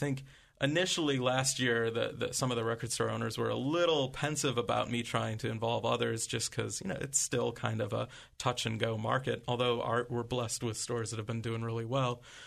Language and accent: English; Ohio, United States; growing up in Northern Ohio, my friends and I used to take trips down to Columbus